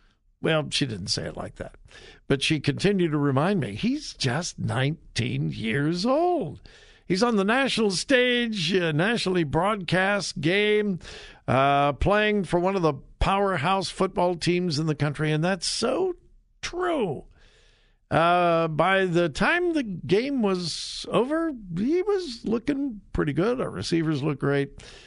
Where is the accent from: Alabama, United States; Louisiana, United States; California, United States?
California, United States; I mean, I've been in Ohio for 45 plus years, but I grew up in California rooting for the Rams and even the Raiders occasionally.